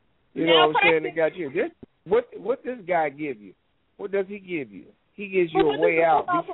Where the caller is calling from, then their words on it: Dayton, Ohio, United States; calling from Dayton, Ohio.